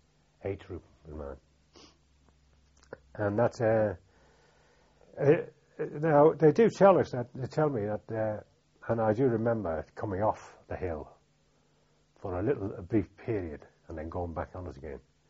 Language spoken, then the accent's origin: English; Liverpool, North West England, United Kingdom; because I came from Liverpool.